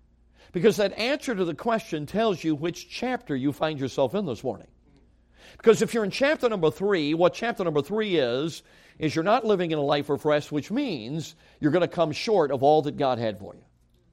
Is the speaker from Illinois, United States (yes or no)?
yes; Chicago, Illinois, United States; I grew up in Chicago.